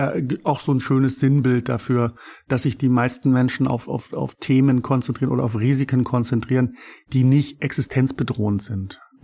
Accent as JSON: {"language": "German", "country": "Germany", "tie": "born or raised there", "said": "Ich bin ja in der DDR aufgewachsen und zumindest die ersten Kindheitsjahre dort verbringen dürfen"}